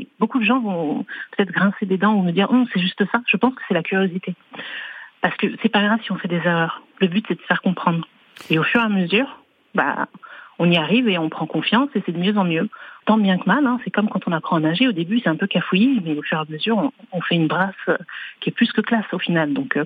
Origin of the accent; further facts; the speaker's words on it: Blois, Centre-Val de Loire, France; Alors je suis française, hein, née, grandie en France, à Blois, dans le Loir-et-Cher. Un département qui est cher à mon cœur. Et mes parents sont d'origine congolaise, du Congo-Brazzaville.